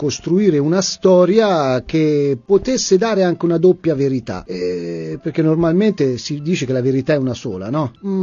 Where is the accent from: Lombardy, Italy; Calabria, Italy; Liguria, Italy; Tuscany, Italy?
Tuscany, Italy; Castiglion Fiorentino; questo è più un atto d'amore nei confronti del mio paese